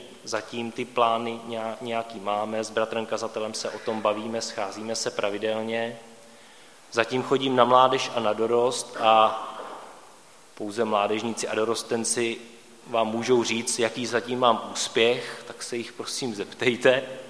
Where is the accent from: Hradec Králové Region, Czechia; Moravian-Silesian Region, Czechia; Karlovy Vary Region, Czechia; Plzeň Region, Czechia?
Hradec Králové Region, Czechia; Dobruška; Oba jsme z nevěřících rodin, z východních Čech, Adélka z Nového Města nad Metují, já jsem z Dobrušky